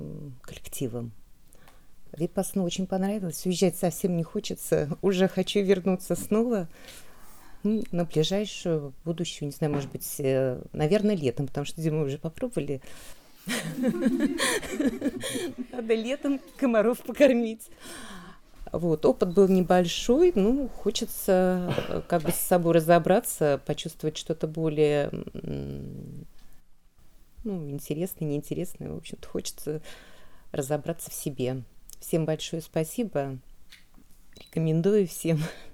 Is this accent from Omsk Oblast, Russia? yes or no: no; Moscow, Russia; мне 56 лет, я из Москвы, занимаюсь хатха-йогой давно